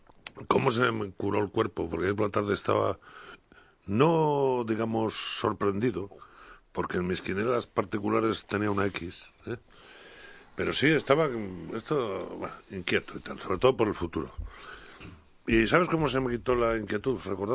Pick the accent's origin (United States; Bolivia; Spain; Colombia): Spain; Pero para España y como español, pues tengo algunas incógnitas